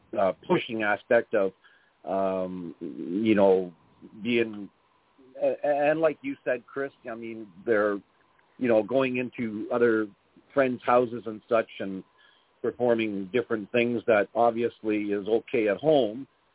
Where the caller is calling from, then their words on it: Canada; Okay. Bitmark Canada here.